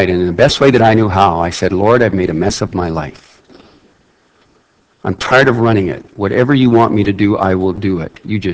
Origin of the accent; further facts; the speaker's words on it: Saskatoon, Saskatchewan, Canada; I grew up in Saskatoon during the revival years, I might add.